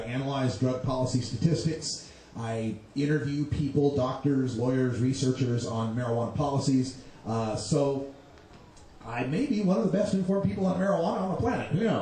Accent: Portland, Oregon, United States; I'm from Portland, Oregon, and in Portland, Oregon, I'm a medical marijuana card holder

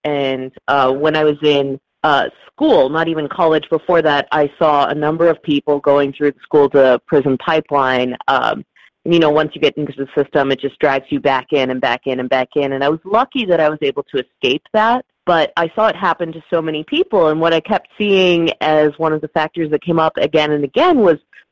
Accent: Dallas, Texas, United States; And, you know, I grew up in Dallas, Texas, and when I was there, I joined the DFW Normal chapter

